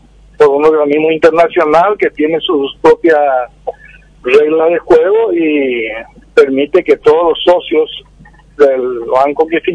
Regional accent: Paraguay; Estoy contento como miembro de Caviar, como constructor y sobre todo como paraguayo.

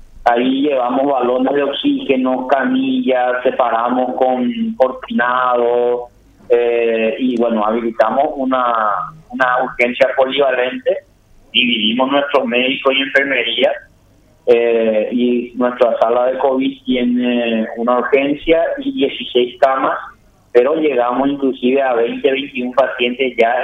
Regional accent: Coronel Bogado, Itapúa, Paraguay; yo soy de acá, nací en este hospital que ahora estoy como director

